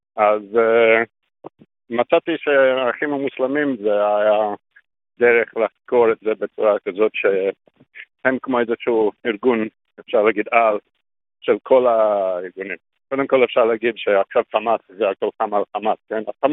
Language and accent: Hebrew; Australia; Hebrew is a second language; now in Israel; נולדתי באוסטרליה, במשפחה יוונית